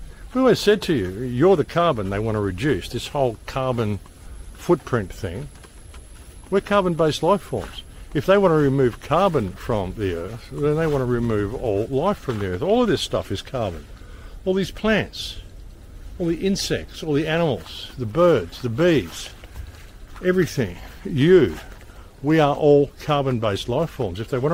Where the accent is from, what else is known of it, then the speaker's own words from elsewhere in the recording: Adelaide, South Australia, Australia; But when I come from Adelaide, I was born in Adelaide.